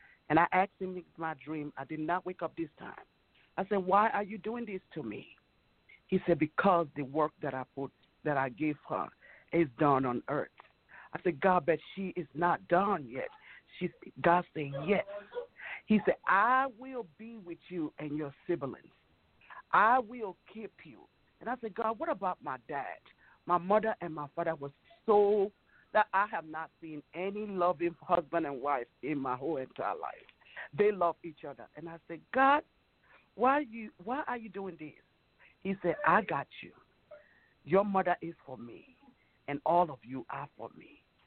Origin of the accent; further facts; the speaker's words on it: Nigeria; English is a second language; As you all hear me, I have an accent because I'm originally from Nigeria.